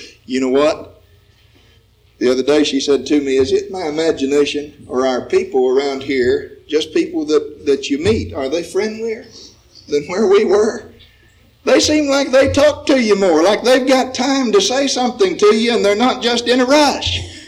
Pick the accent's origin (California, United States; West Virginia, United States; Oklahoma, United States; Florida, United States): West Virginia, United States; moved away as an adult; also born or lived in Kentucky; now in Barberton, United States; for me to have been 10 years in Kentucky to Barberton, Ohio, even though I came from West Virginia and knew something about the kind of folks that are more in the north than in the south